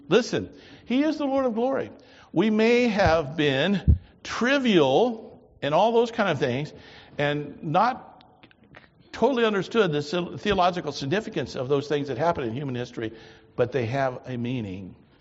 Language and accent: English; United States; because I'm American, I have fetish about kings.